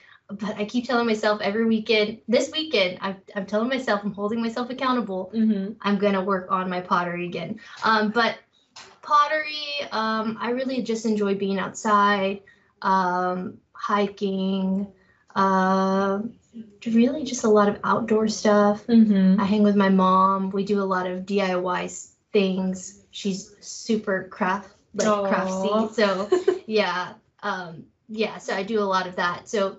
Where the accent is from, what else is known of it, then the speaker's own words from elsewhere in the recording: Beeville, Texas, United States; now in Bandera, United States; I wasn't raised here though. I grew up in a town called Beeville. It's close-ish to Corp